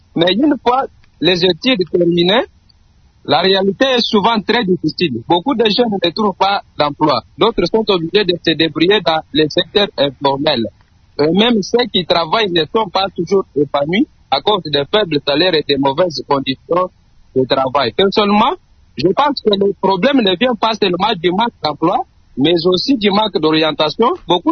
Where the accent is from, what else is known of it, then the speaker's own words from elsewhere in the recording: Kasaï-Central, DR Congo; chez nous au Kasha Central